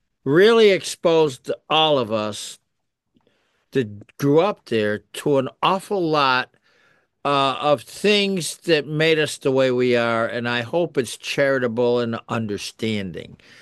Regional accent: United States; Vinny and I grew up in the North End. It wasn't always easy sledding.

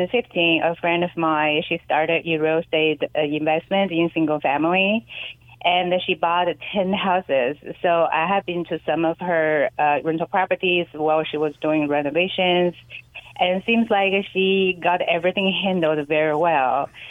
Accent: China; moved away as an adult; also born or lived in Thailand; I was born and raised in China, and I moved to Thailand when I was 20 for college. So lived in Thailand for 8 years, and after that I traveled for work for a few years, and then I moved to the U.S.

